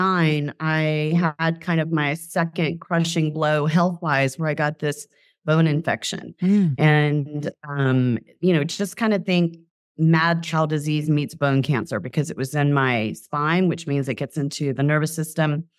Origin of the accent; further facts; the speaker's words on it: Alabama, United States; And I'm from Alabama, so I went to this very unique place at a unique point in time